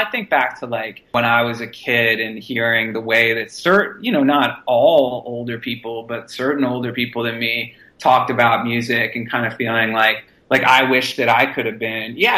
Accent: Boston, Massachusetts, United States; like I grew up in Boston, but I definitely, you know, I had friends who were from New York

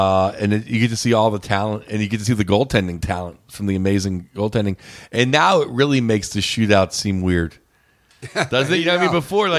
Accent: Pittsburgh, Pennsylvania, United States; I'm from Pittsburgh, so I always take a high powered offense and lose in the first round.

